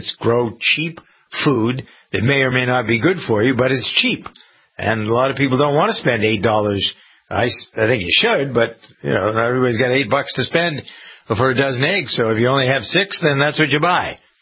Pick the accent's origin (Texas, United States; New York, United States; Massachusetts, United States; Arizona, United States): Massachusetts, United States; I noticed in my home state of Massachusetts this past week